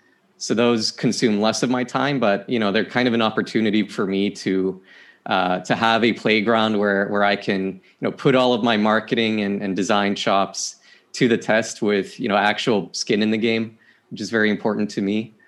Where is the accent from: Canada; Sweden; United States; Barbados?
Sweden; I was born and raised here in Sweden. I still live here.